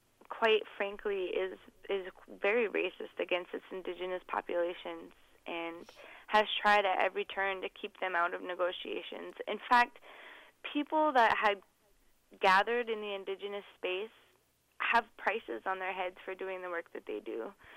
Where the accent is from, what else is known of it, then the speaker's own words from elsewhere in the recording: Fort Berthold, North Dakota, United States; I'm from Fort Berthold, which is where the Amandan, Hidatsa, and Arikara nations have been placed by the U.S. government.